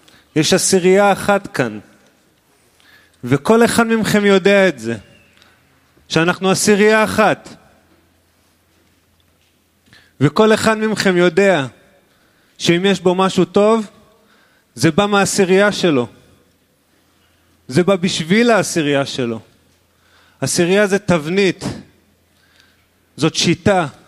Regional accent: Petah Tikva, Central District, Israel; אני מפתח תקווה.

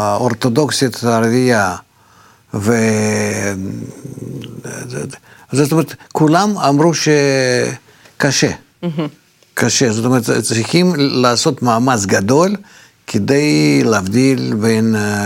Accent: Russia; Hebrew is a second language; now in Israel; אבל אני אגיד לך שאני גדלתי ברוסיה

